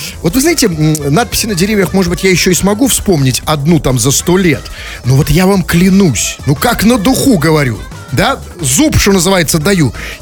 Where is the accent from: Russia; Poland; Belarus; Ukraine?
Russia; Saint Petersburg; Как мы, петербуржцы, культурная столица.